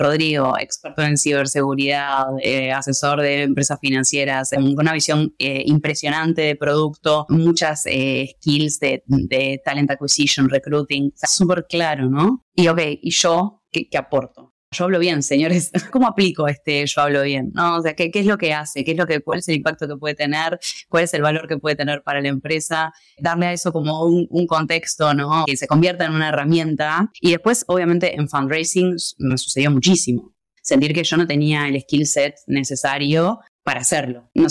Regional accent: Uruguay; Y nosotros vinimos de Uruguay y mi network era literal cero.

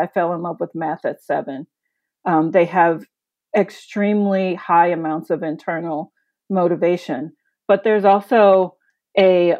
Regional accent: Chicago, Illinois, United States; as a working class city kid, I grew up in Chicago.

